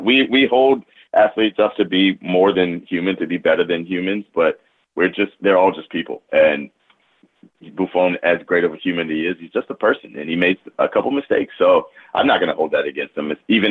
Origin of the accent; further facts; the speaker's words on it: the South, United States; Growing up in the South, Atlanta was always kind of a little bit of a model for, not a model, but we kind of looked at Atlanta because there were no MLS teams when I was growing up.